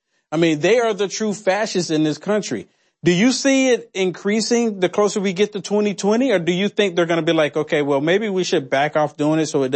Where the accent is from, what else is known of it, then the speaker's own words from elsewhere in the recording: United States; we as American people, we don't have a say so.